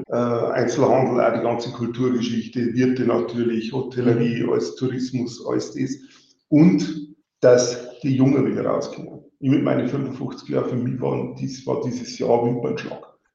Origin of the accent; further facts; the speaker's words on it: Bavaria, Germany; bin im Bayerischen Wald aufgewachsen.